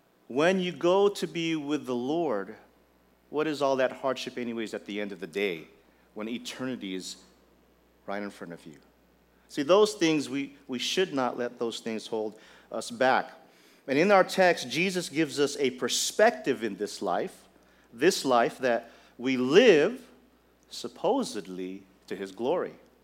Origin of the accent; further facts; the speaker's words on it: Hawaii, United States; I come from Hawaii and driving here is kind of crazy.